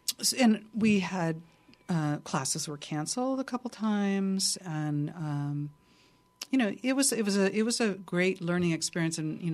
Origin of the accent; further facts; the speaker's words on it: Santa Barbara, California, United States; growing up in Santa Barbara. And I have some girlfriends that I grew up with.